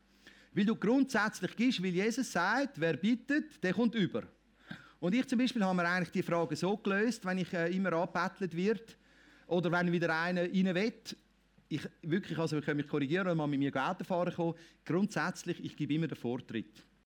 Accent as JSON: {"language": "German", "country": "Switzerland", "said": "Ich meine, wir als Schweizer"}